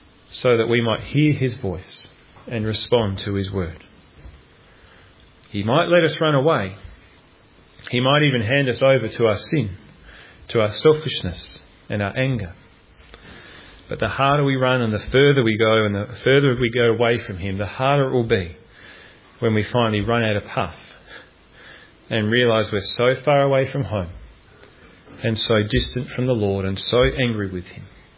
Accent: Adelaide, South Australia, Australia; born there; I was born in Calvary Hospital, North Adelaide, 40 years ago. I was born in Calvary.

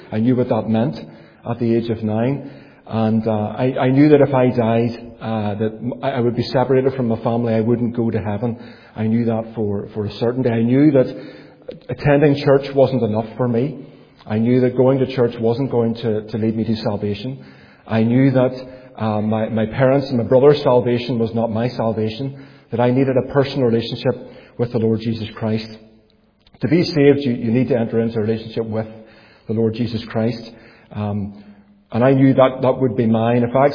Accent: Belfast, Northern Ireland, United Kingdom; I grew up in Gilnahirk, which is in East Belfast. If you want to know where Gilnahirk is, it's just beyond Cherry Valley, as they say.

